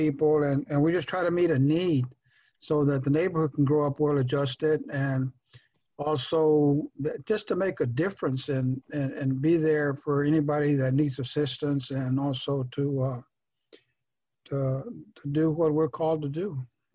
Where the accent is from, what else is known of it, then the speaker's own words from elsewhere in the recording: Refugio, Texas, United States; I was born and raised in Refugio with exception of 3 years in the military.